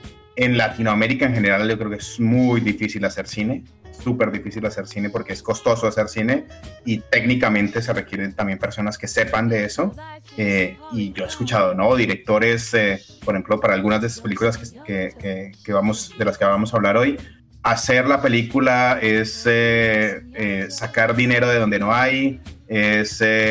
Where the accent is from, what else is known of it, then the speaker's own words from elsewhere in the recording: Colombia; De Colombia, ¿no? Soy de Colombia, entonces...